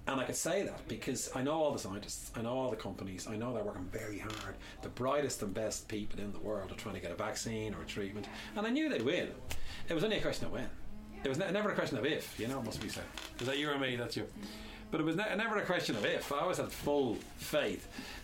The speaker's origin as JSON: {"language": "English", "town": "Bray", "region": "County Wicklow", "country": "Ireland", "tie": "born or raised there", "said": "Remember, I grew up in Bray in Wicklow, you know, and we used to go hiking up in the Wicklow Mountains."}